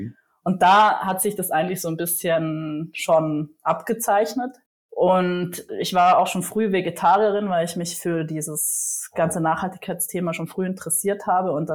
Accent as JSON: {"language": "German", "region": "Trentino-Alto Adige", "country": "Italy", "said": "Ich stamme ursprünglich aus Südtirol. Dem deutschen Publikum wird es bekannt sein von dem einen oder anderen Skiurlaub. Wir wohnen in den Dolomiten, also wirklich im schönsten Bereich von Südtirol in der Nähe von Bozen. Ich bin in einem sehr kleinen Bergdorf aufgewachsen"}